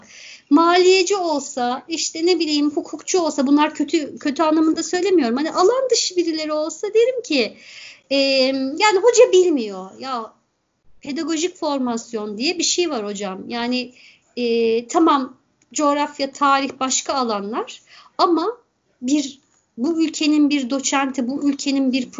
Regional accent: Ordu, Turkey; Ben şimdi kendi memleketimi söyleyeyim. Kimse darılmasın.

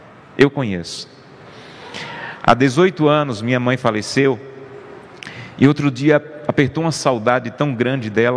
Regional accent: Pesqueira, Pernambuco, Brazil; eu sou do interior de Pernambuco e lá na cidade pesqueira, eu sou natural dessa cidade

